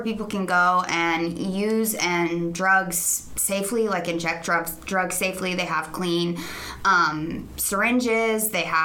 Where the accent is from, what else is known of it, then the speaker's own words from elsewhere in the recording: Columbia, Missouri, United States; moved away as an adult; So I am from Columbia, Missouri.